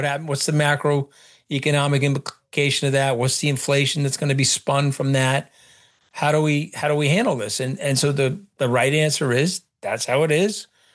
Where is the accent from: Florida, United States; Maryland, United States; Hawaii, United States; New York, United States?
New York, United States; Long Island; He says I'm a Jersey Shore cast member, even though I'm from Long Island.